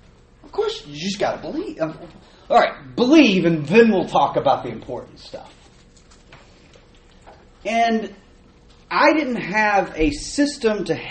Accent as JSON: {"language": "English", "town": "DeQueen", "region": "Arkansas", "country": "United States", "tie": "born or raised there", "said": "And I grew up in Southwest Arkansas. I was born in DeQueen. I graduated from DeQueen."}